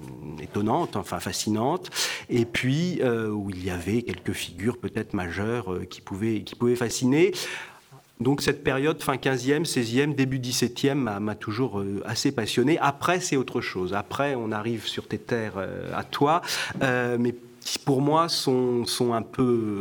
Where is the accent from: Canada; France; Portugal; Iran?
France; Tours, Centre-Val de Loire; born there; un nom qui révèle mes ascendances bretonnes. Hein, j'ai la particule bretonne, si l'on peut dire, mais je suis né à Tours. Je suis né à Tours, donc j'ai été bercé d'une certaine façon un peu dans les châteaux de la Loire.